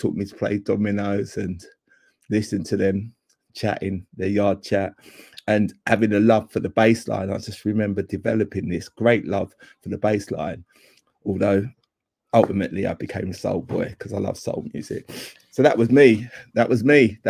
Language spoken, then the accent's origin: English; London, United Kingdom; But my mum and my dad split up before I was 5, and we moved from North London, from South London to North London.